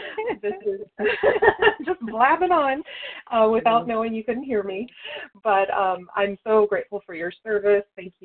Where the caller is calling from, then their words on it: West Virginia, United States; I'm calling from the Eastern Panhandle of West Virginia